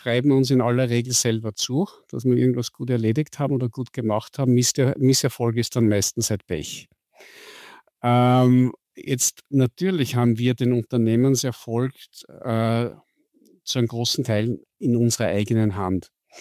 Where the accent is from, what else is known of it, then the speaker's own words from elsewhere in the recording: Salzburg, Austria; born there; also born or lived in Innsbruck; bin gebürtig aus Salzburg, habe in Innsbruck Betriebswirtschaftslehre studiert